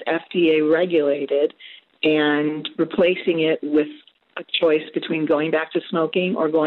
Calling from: San Diego, California, United States; I'm calling from San Diego, California.

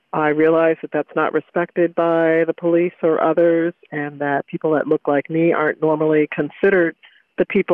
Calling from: Seattle, Washington, United States; I'm calling from Seattle.

